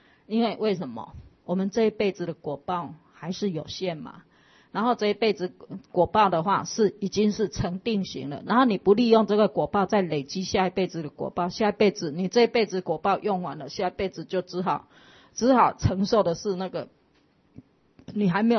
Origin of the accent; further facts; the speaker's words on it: Taipei, Taiwan; 结果偏偏我们都是台北人跟那个城市人